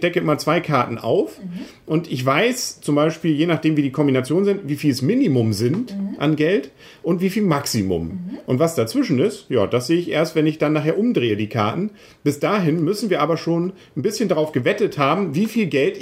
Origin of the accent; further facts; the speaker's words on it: Northern Germany, Germany; Wir sind Norddeutsche.